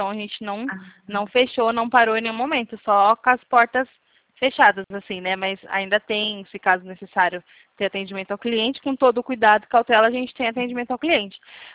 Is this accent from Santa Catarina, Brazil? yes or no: no; São Paulo, Brazil; Mas aqui, eu sou daqui de São Paulo.